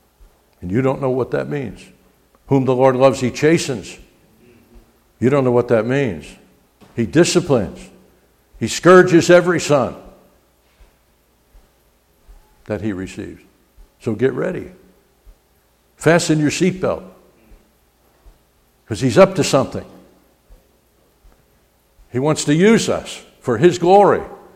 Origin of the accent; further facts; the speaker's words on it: Newark, New Jersey, United States; And I learned the hard way growing up in Newark, New Jersey.